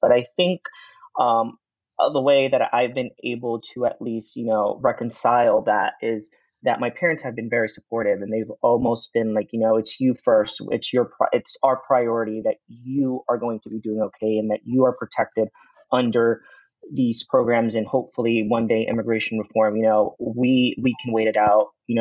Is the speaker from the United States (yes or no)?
yes; Wilmington, Delaware, United States; So we moved in 1999, and I grew up in Wilmington, Delaware.